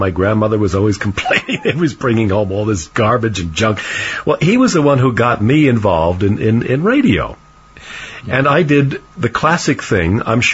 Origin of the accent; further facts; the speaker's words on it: Hawthorne, New Jersey, United States; Still exists, still runs through my native town, my hometown of Hawthorne, New Jersey.